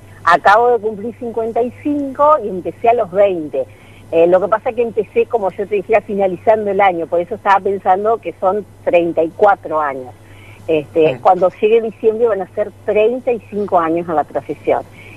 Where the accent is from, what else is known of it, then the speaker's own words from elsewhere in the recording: Villaguay, Entre Ríos, Argentina; Sí, yo soy de Villaguay.